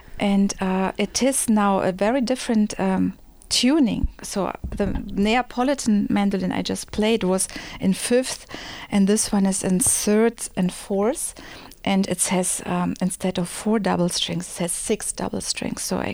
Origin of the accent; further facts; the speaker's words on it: Magdeburg, Saxony-Anhalt, Germany; In Germany, you have so many mandolin orchestras. I think over 400. And so one of those was in my hometown, Magdeburg